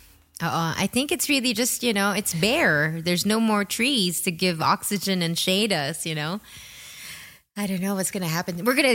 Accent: Philippines; whenever people here know that I'm Filipino

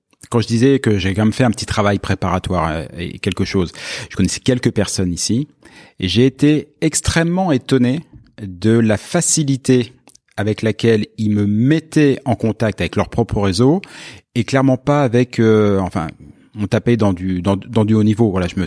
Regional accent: France; Ça m'étonne parce que je viens de la France

